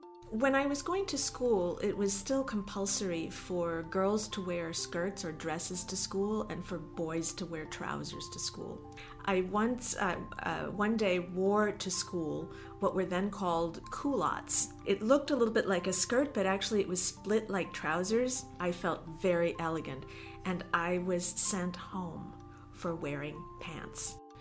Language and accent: English; Italy; also born or lived in United States; now in Vancouver, Canada; I have a complicated story about where I'm from. Most recently, I came to Canada from the United States only 6 months ago, and I lived in the United States for a very long time, but originally I'm from Italy.